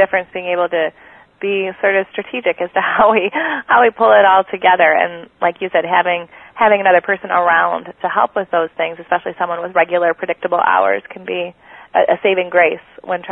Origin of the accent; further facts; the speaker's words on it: Minnesota, United States; accent: Minnesota; I was just thinking between your Southern accent and my Minnesota accent, we're just going to get some geographical diversity.